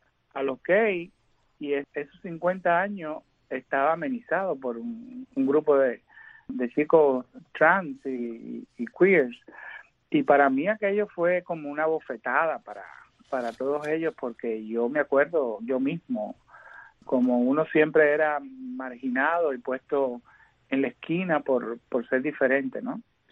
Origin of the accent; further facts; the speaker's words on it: Santiago de Cuba, Cuba; un cuerpo de trabajo bastante profundo de mi ciudad natal, de Santiago de Cuba